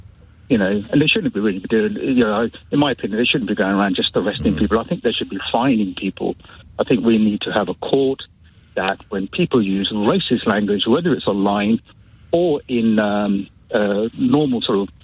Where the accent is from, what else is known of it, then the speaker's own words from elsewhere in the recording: United Kingdom; I'm a British agent, born and bred here, paid all my taxes here